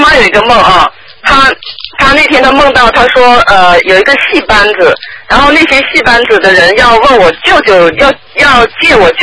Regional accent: Guangzhou, Guangdong, China; 就是我以前从广州来的嘛，然后就做的全都是广州的事情

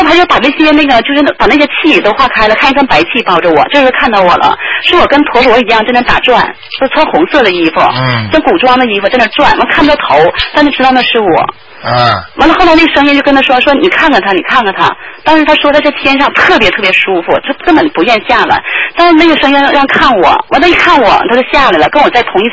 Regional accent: Heilongjiang, China; 我是中国的，而且我是中国黑龙江的。

